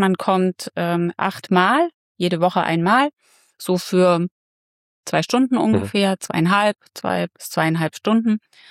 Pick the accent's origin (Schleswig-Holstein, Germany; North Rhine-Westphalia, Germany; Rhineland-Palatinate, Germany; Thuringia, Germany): Thuringia, Germany; moved away as an adult; now in Fulda, Germany; ich bin in Thüringen geboren und aufgewachsen und bin 2023 durch die Arbeit hier nach Fulda gekommen. 2003, so lange schon, 2003 nach Fulda gekommen und durch Tegut.